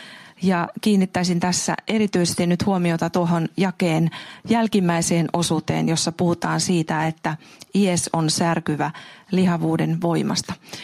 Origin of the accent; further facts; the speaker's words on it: Ruokolahti, South Karelia, Finland; Lapsuuden kotini on Saimaan saaressa Ruokolahdella. Olen sieltä Salosaarelta kotoisin